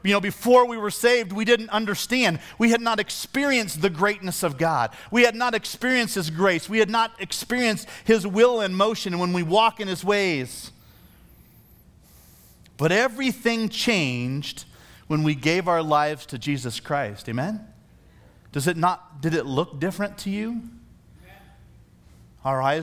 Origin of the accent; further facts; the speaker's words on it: Iowa, United States; I grew up in Midwest, rural Iowa.